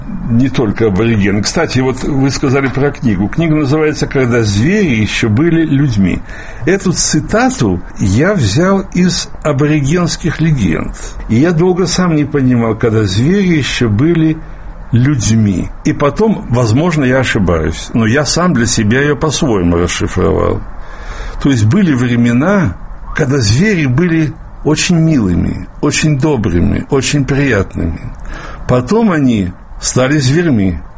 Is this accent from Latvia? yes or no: no; Russia; И я из России, и я из той нашей России, твердокаменной, коммунистической. Пускай я из Белграда прилетел, но тем не менее это было то время.